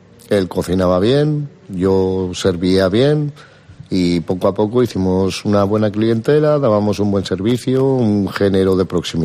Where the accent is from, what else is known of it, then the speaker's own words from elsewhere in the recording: Grau de Castellón, Valencian Community, Spain; yo soy del Grau de Castellón y soy hijo y nieto de pescadores de toda la vida.